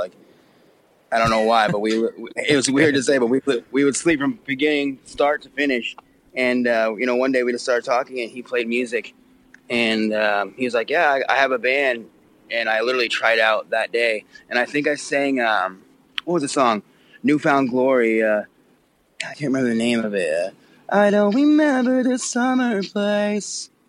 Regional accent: British Columbia, Canada; But I grew up in Canada pretty much I would say life, because, you know, growing up as a kid and stuff, that's pretty much where it counts when you say where are you from. But yeah, my dad is American and my mom was Canadian.

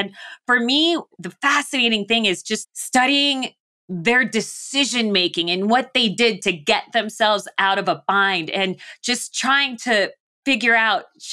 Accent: Phoenix, Arizona, United States; When I was younger, when I was a kid growing up in Phoenix, I was always very intrigued by the stories of the early Arctic and Antarctic explorers.

